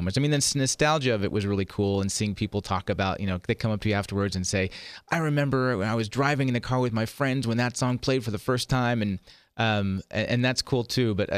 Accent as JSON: {"language": "English", "town": "San Francisco", "region": "California", "country": "United States", "tie": "born or raised there", "said": "So we were in San Francisco, which was great because it was my hometown."}